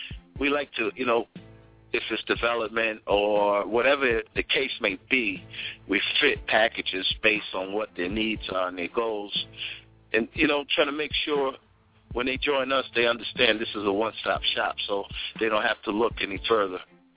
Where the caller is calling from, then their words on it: Minnesota, United States; What's up? Out here in Minnesota.